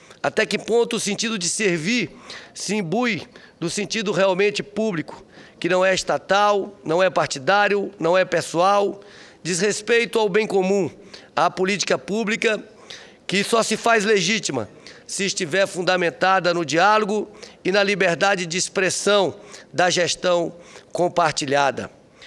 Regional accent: Brasília, Federal District, Brazil; Cresci em Brasília, acompanhando de perto o seu desenvolvimento institucional

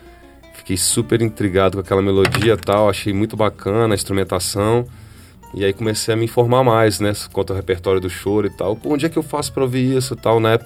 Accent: Brasília, Federal District, Brazil; eu e Alex Souza somos aqui de Brasília

